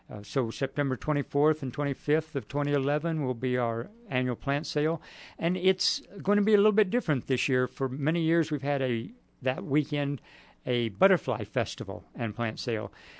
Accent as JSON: {"language": "English", "region": "New Mexico", "country": "United States", "tie": "born or raised there", "moved": "yes", "lives_now": "Colorado Springs, United States", "said": "No, I'm from New Mexico. Grew up in East New Mexico, and if you can hear my accent, too close to the Texas state line. But grew up in New Mexico, college up in Flag, then ended up in Colorado Springs."}